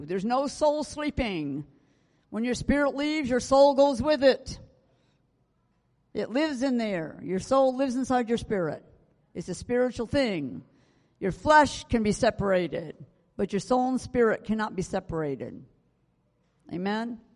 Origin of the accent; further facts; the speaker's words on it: United States; I'm from America. I talk about America because this is where I live.